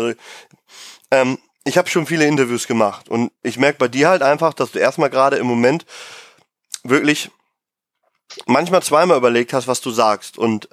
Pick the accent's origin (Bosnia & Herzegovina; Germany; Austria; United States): Austria; warum werden wir da immer nur als Österreicher drauf reduziert?